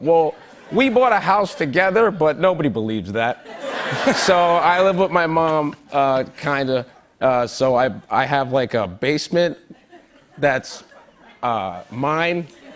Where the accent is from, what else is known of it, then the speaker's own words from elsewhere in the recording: Staten Island, New York, United States; He just looks like everybody I grew up with in Staten Island, so I just kill that dude.